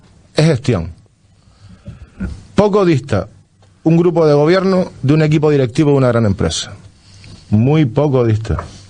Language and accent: Spanish; Canary Islands, Spain; Mira, yo soy majorero. Nací aquí. Soy de la isla.